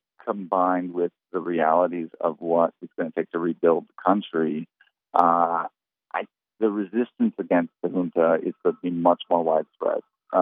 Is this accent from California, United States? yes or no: no; Chicago, Illinois, United States; now in Puerto Rico; when I first moved to Puerto Rico, I was like, I can't wait for a hurricane because I like storms. I'm from Chicago. I like the big thunderstorms.